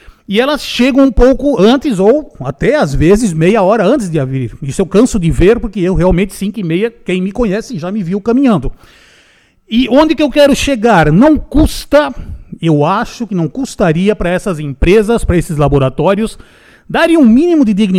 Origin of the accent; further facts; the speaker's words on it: Curitiba, Paraná, Brazil; born there; Muitos sabem que eu sou nascido em Curitiba, sou nascido no Paraná e minha família praticamente toda mora lá ainda